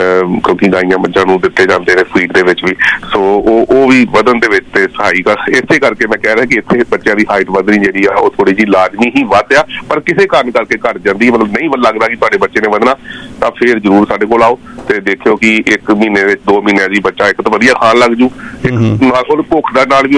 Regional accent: Punjab, India; ਮੈਂ ਪਿੰਡ ਤੋਂ ਆਇਆ, ਮਜੀਠੇ ਲੱਗ ਪਿੰਡ ਆ

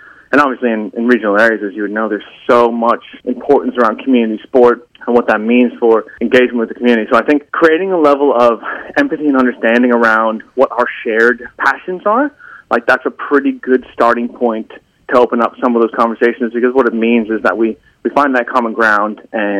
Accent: United States; now in Australia; So if you can tell by my accent from the podcast, I'm not from Australia originally. I'm from the U.S. originally, but haven't lived there in about 13 years

